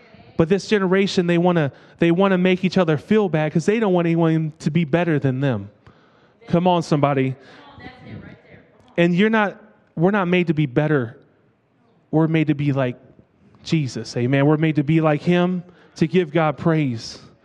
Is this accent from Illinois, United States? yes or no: no; Gary, Indiana, United States; We grew up in Gary as well for most of my childhood.